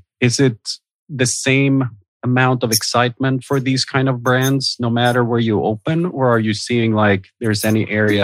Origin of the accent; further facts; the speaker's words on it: Sweden; I'm from Sweden originally and kind of have a foot in Europe as well.